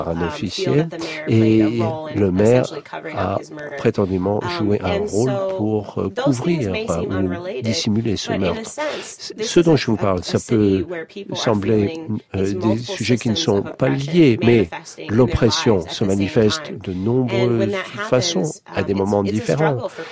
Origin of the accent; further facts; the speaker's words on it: Chicago, Illinois, United States; Moi, je suis de Chicago. Chicago, à moi, c'est la ville la plus belle du monde.